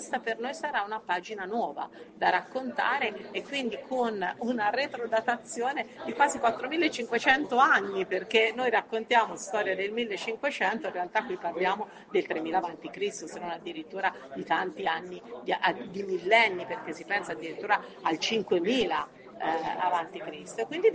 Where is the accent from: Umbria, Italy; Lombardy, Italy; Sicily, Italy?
Umbria, Italy; Perugia; io sono di Perugia, sono nata tra l'altro di fronte alla vecchia fabbrica di cioccolato e questo terreno di relazione, noi perugini siamo un po' freddi